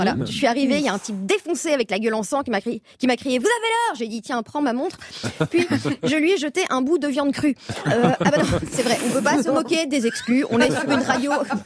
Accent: Belgium; en tant que Belge

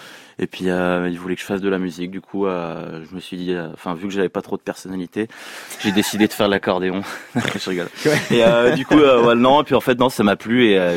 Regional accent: Grenoble, Auvergne-Rhône-Alpes, France; born there; À Grenoble, en dessous des montagnes.

